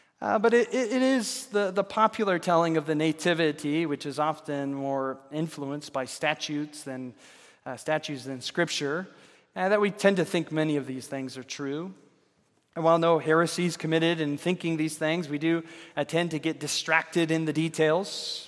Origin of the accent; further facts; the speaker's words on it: Lewiston, United States; also born or lived in Texas; In my hometown of Lewiston, we would hear stories about famous people moving into the area